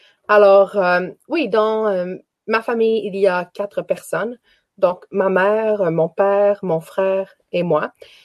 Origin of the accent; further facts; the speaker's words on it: Canada; Je suis canadienne. J'habite à Montréal, au Québec.